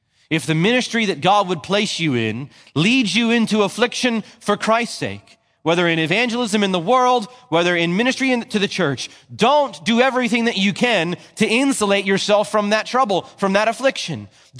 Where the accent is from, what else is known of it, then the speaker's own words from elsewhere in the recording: New Jersey, United States; I grew up in New Jersey, where it's not sunny every day like it is in Southern California.